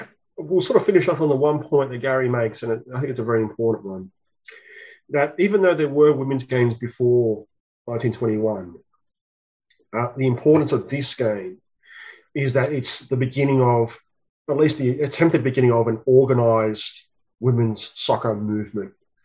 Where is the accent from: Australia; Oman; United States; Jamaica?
Australia; it's easy to get a bit sometimes, you know, disheartened as Australian soccer researchers, historians, whatever you want to call us.